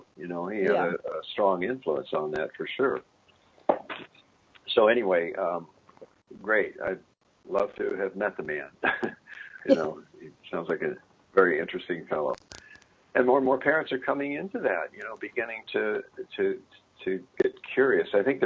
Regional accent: Iowa, United States; And I'm from Iowa, you know, so... there's a country boy in here somewhere

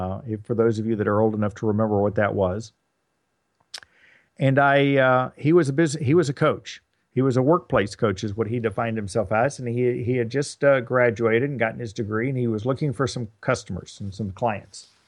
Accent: Dallas, Texas, United States; Dallas has always been my home. I've been born and raised in Dallas. So Dallas has always been home. Family's always been here.

